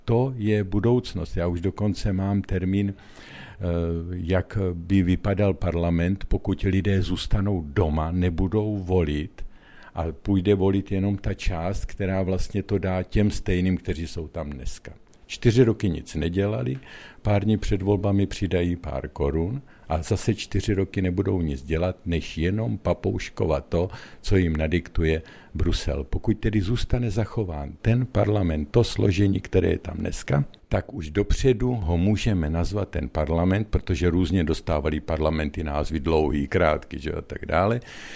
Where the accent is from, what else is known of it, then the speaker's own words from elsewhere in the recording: Hradec Králové Region, Czechia; born there; narodil jsem se na pomezí Čech a Moravy v Orlických horách blízko Zemské brány